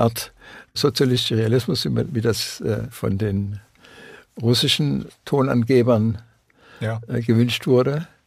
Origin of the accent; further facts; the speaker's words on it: Swabia, Germany; denn ich bin auch ein Schwabe